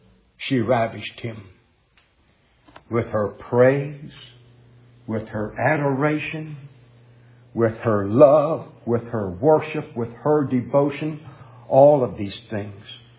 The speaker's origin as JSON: {"language": "English", "region": "Appalachia", "country": "United States", "tie": "born or raised there", "said": "I was raised in Appalachia. I recall hearing some people, mountain people, had a song years ago they would sing."}